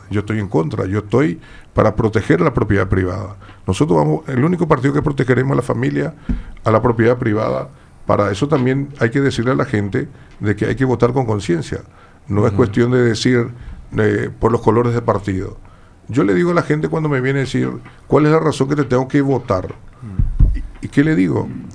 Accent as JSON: {"language": "Spanish", "country": "Paraguay", "said": "yo soy paraguayo"}